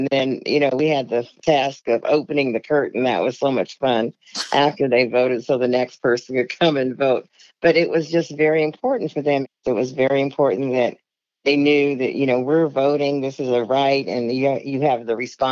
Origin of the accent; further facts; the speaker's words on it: Everett, Washington, United States; I grew up in Everett, Washington, and my paternal and maternal grandparents were from Selma, Alabama.